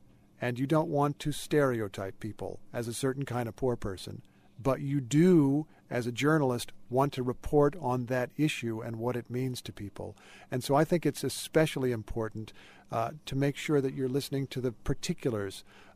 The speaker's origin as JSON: {"language": "English", "region": "Indiana", "country": "United States", "said": "It's a little more like my home state of Indiana."}